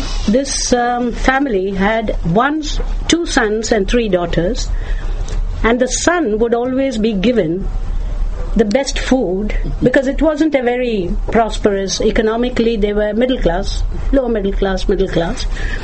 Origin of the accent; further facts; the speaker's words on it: Kerala, India; I come from Kerala. This is a region which has 100% literacy. The women's literacy is the highest, about, I think, almost 90%. And it had a matriarchal system